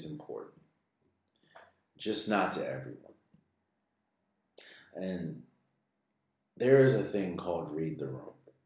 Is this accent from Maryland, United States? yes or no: yes; Maryland, United States; As somebody from Maryland, I'm not from the Baltimore area, but I've been in the Baltimore area several times in my life, and I've been on that bridge countless times.